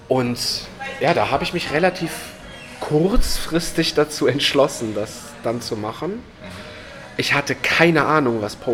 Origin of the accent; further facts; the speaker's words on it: Eifel, Germany; Ich komme aus der Eifel, dem wilden, ungezähmten Hochland.